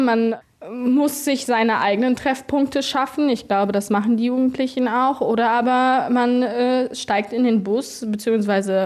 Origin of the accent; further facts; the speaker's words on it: Odenthal, North Rhine-Westphalia, Germany; Also ich bin ja auch in Odenthal groß geworden. Ich habe in Neschen gewohnt, bis ich angefangen habe zu studieren.